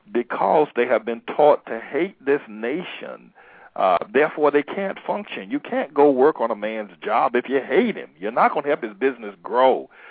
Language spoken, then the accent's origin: English; the South, United States; I tell people all the time, I grew up in Jim Crow South, and I did not experience racism.